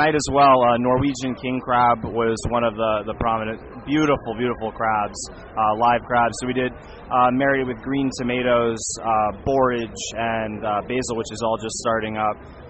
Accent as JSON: {"language": "English", "region": "Florida", "country": "United States", "tie": "born or raised there", "lives_now": "New York, United States", "said": "But my background comes from, I grew up in South Florida, so I cook with a lot of seafood."}